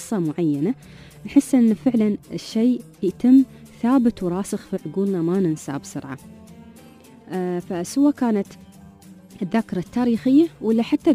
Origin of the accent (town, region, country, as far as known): United Arab Emirates